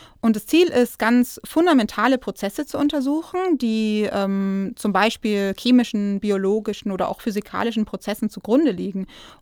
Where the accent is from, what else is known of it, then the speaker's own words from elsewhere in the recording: Nuremberg, Bavaria, Germany; now in Regensburg, Germany; Ich komme ursprünglich aus Nürnberg und habe da mein Abi gemacht